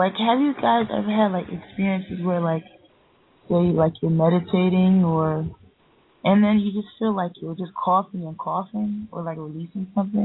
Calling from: Philadelphia, Pennsylvania, United States; Yeah, from Philadelphia.

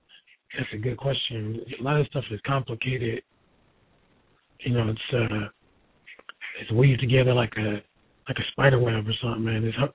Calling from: Covina, California, United States; Hey, what's up, Ron? This is Covina, man.

